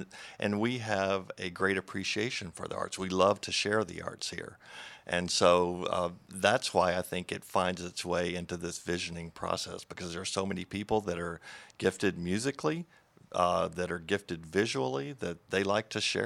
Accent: Henderson, Nevada, United States; Probably because this is hometown for me. I was born and raised here in Henderson. I love the community. I had the privilege of moving away for about 20 years

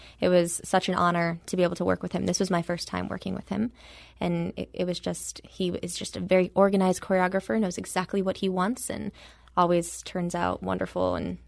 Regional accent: St. Louis, Missouri, United States; also born or lived in Houston; So I grew up in St. Louis all throughout my life. And then my junior year of high school, so when I was about 17 years old, I moved to Houston.

